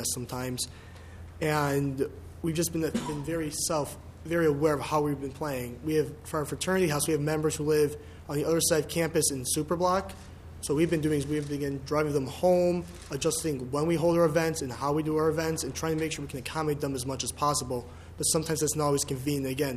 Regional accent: Chicago, Illinois, United States; also born or lived in Israel; I originally transferred from Hebrew University in Israel. I'm originally from Chicago.

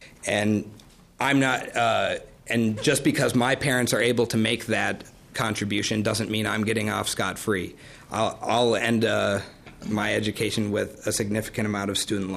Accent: Grand Rapids, Minnesota, United States; also born or lived in St. Paul; I was born in St. Paul, but grew up in Grand Rapids, which is where I call home.

